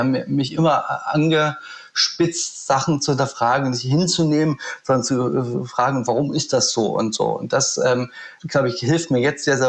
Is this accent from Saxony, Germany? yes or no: yes; Leipzig, Saxony, Germany; also born or lived in Halle; ich bin 1979 in Halle geboren, dann aber nach 2-3 Wochen in die Wohnung, die meine Eltern schon in Leipzig, in Grünau hatten, einer klassischen Trabantenstadt, dann groß geworden, Kita-Zeit dort erlebt, also Sachsen, heutiges Sachsen.